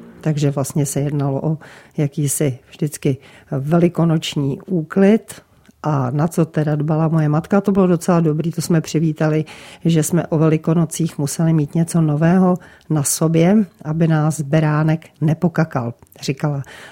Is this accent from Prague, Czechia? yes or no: yes; Prague, Czechia; Protože já jsem vyrůstala v Praze, byla jsem tam asi od 4 let